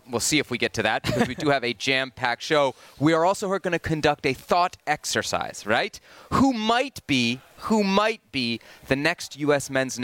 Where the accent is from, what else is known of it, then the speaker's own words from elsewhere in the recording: Washington, District of Columbia, United States; The District FC, always representing my hometown of Washington.